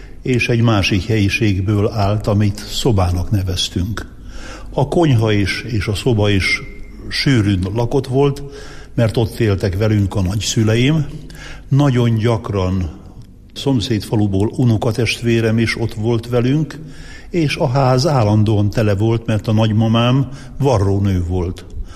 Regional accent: Vylok, Zakarpattia Oblast, Ukraine; Hát így indult az én gyermekkorom Tiszaújlakon, és nem utcába laktunk, hanem a Vásártéren.

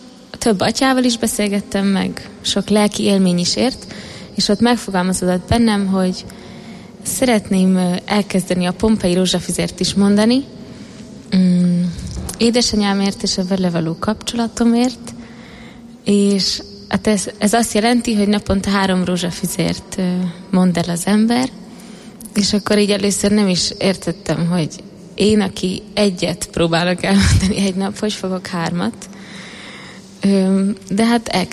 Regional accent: Budapest, Hungary; born there; Budapesten születtem egy katolikus családba.

